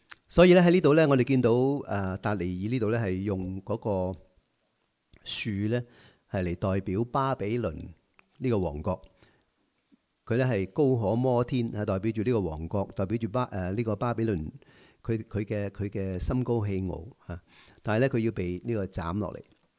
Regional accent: Guangdong, China; 我知道我哋广东人咧好少会咁样讲啊

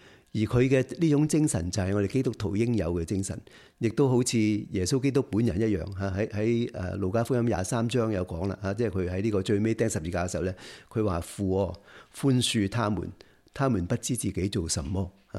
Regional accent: Canada; 又另外大家都知道，我们加拿大人都知道

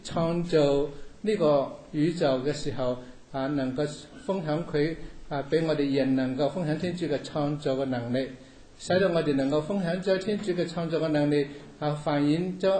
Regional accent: China; 我哋中国有一句话叫做人之初，性本善，系嘛？我哋中国人都话性系本来都系善嘅。

